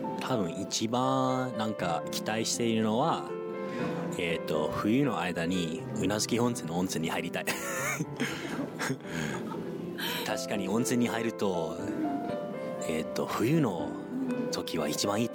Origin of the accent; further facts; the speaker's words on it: Minnesota, United States; Japanese is a second language; moved away; 生まれ育ちはもともとミニソタ州というところですので、そこは結構なんかその中西部の北、一番北の方にあるので、冬は結構寒くなるので、マイナス、最低マイナス40度にもなった頃を記憶があります、